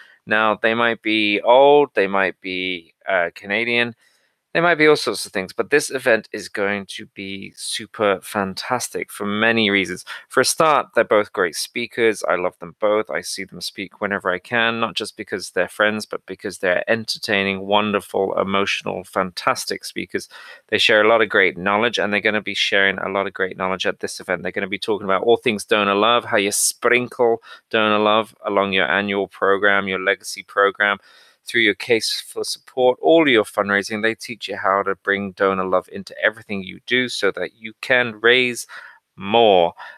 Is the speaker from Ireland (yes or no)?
yes; Ireland; And I mean, I'm Irish, so, you know, we're about 10 years behind you